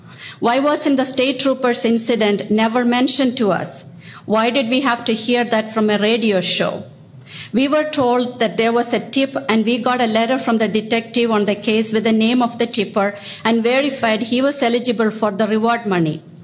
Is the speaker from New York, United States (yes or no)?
no; Chicago, Illinois, United States; I come from Chicago.